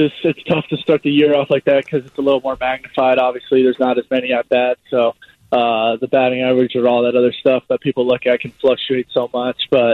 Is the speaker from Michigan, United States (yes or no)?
yes; Michigan, United States; Yeah, my whole family is born and raised in Michigan.